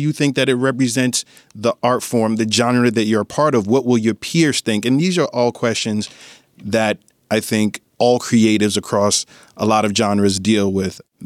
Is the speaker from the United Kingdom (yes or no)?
no; Ghana; now in New York City, United States; As you mentioned, I grew up in Ghana, moved to the Bronx. Moved to Harlem, New York first, where I was first introduced to hip hop.